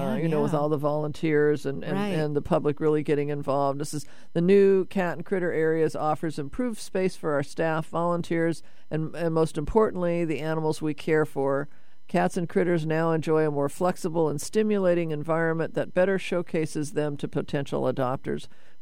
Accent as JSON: {"language": "English", "town": "Seattle", "region": "Washington", "country": "United States", "tie": "born or raised there", "said": "as long as I have been here, in this body and growing up in Seattle"}